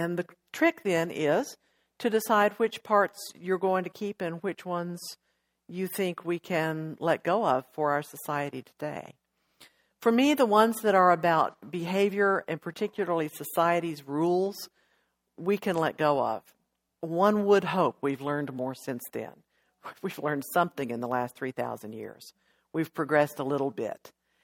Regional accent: Odessa, Texas, United States; Hey, I grew up in Odessa, Texas. We didn't have plants. We had sand.

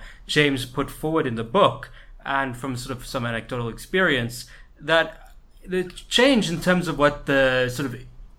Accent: South Africa; I'm from South Africa.

